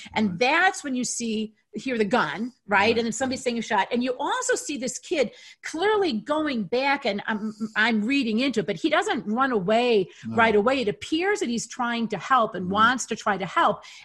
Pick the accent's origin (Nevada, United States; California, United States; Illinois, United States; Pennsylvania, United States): Illinois, United States; Woodstock; I'm from Illinois, Woodstock, Illinois, as a lot of you guys know.